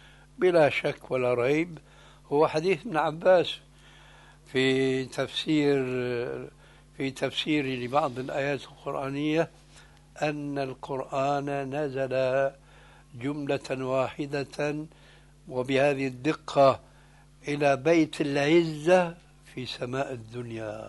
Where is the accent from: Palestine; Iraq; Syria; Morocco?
Syria; التعبير عندنا في سوريا